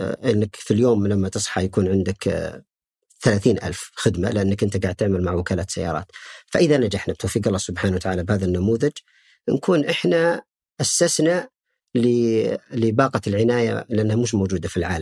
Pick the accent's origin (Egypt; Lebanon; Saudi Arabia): Saudi Arabia; Eastern Province; يمكن أنا القلب شرقاوي بس يمكن روح جدة